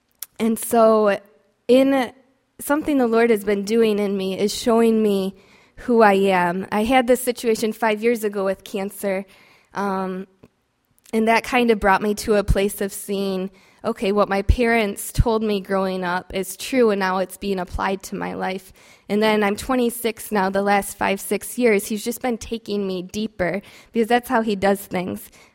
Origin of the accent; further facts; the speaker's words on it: Auburn, United States; I grew up in Auburn, 1147 Townline Road. That's my home